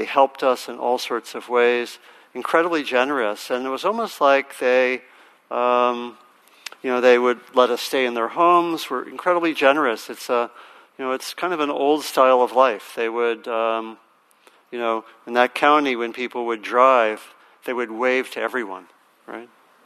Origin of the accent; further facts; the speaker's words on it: Maryland, United States; And I grew up in Maryland and my parents moved to Virginia.